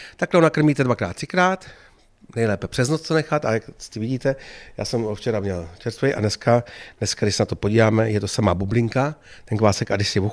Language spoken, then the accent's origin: Czech; Hradec Králové, Hradec Králové Region, Czechia; Tak je to logický, jsem z Podkrkonoší, že jo, tady z Hradce Králové